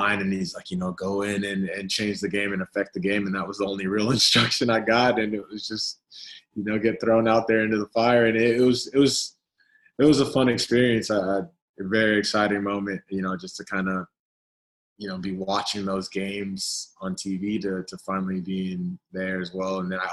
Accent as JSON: {"language": "English", "region": "Virginia", "country": "United States", "tie": "born or raised there", "said": "that was always a dream, you know, growing up in Virginia and kind of watching, you know, DC United from afar was always something that was, man, I want to be there one day"}